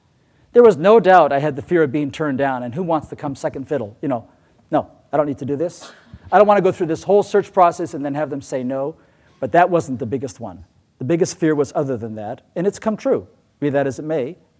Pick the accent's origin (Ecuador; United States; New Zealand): Ecuador; I grew up in Ecuador in South America.